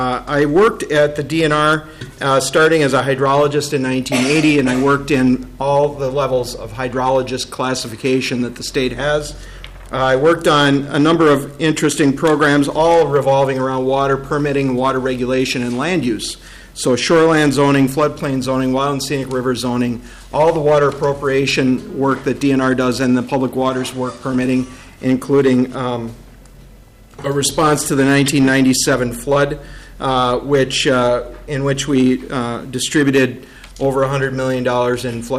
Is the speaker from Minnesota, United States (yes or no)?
yes; Roseville, Minnesota, United States; So I grew up in Roseville, Minnesota. I went to grade school, high school there